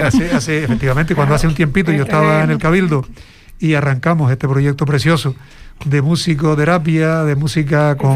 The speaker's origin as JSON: {"language": "Spanish", "town": "Tuineje", "region": "Canary Islands", "country": "Spain", "tie": "born there", "said": "empecé estudiando en Twineje porque yo nací en Twineje."}